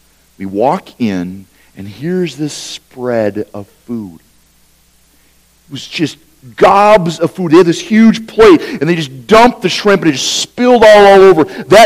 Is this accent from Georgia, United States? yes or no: no; Wisconsin, United States; Because they had to find the butter, because I'm from Wisconsin, they didn't really have butter, they had margarine